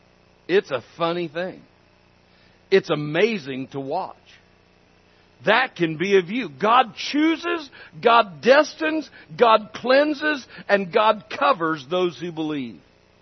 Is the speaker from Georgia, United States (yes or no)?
no; Myrtle Creek, Oregon, United States; What a privilege it is to be in Myrtle Creek, Oregon, my hometown